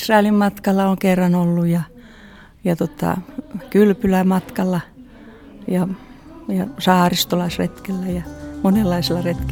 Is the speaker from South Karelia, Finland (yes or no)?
yes; Luumäki, South Karelia, Finland; kun mä olen Luumäeltä kotoisin ja siellä oli herätystä 60-luvun alussa